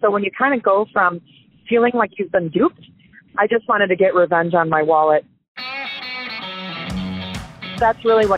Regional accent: Iowa, United States; also born or lived in Wisconsin; I'm from Northeast Iowa on a row crop and livestock farm

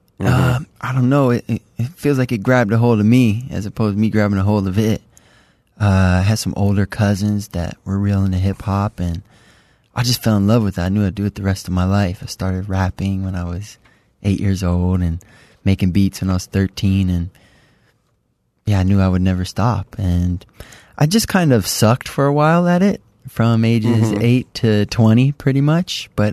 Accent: Detroit, Michigan, United States; We met at the end of high school. We're both from Detroit.

